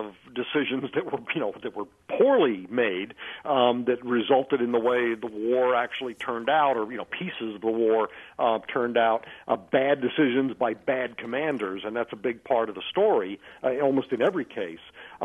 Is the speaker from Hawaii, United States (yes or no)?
no; Tallahassee, Florida, United States; also born or lived in New Jersey; And I'm from New Jersey. I grew up in Tallahassee, Florida, so I'm right smack on the fence.